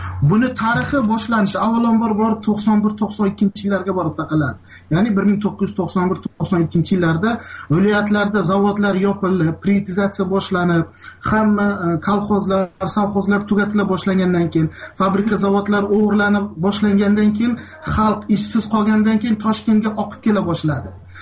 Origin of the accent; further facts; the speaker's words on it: Surxondaryo Region, Uzbekistan; Surxondaryodanman.